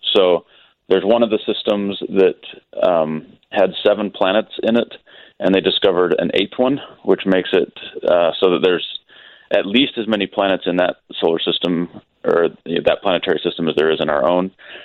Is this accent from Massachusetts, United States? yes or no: no; Utah, United States; Yeah, it's good because I grew up in Utah, so this is kind of back in my neck of the woods.